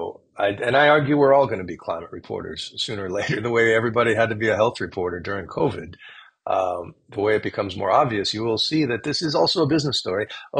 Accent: Wisconsin, United States; I'm from Wisconsin, so as a Packer fan, that was thrilling.

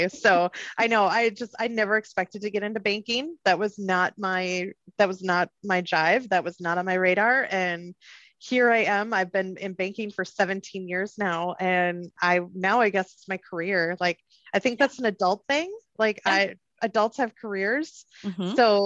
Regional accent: Sauk Rapids, Minnesota, United States; now in St. Cloud, United States; we live in St. Cloud. He gives me a hard time because I'm from Stock Rapids

